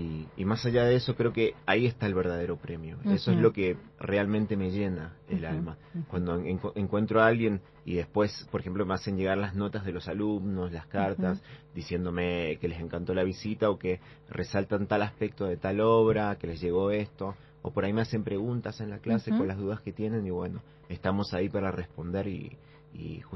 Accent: Guaymallén, Mendoza, Argentina; si bien soy de Guaymallén, sí

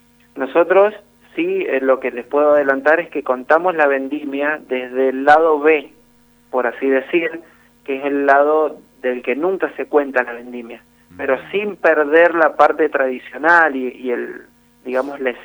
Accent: Mendoza, Argentina; para nosotros como mendocinos

